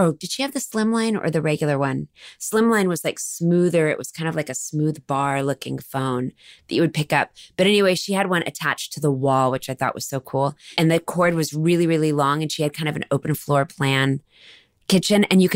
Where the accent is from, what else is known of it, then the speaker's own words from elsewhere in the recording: Dallas, Texas, United States; I'm from Dallas, Texas.